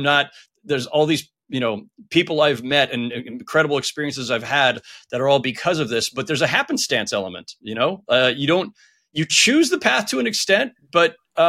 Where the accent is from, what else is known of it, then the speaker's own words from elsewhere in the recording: California, United States; I grew up in the Bay Area as a huge Niners fan in the 80s during the Joe Montana era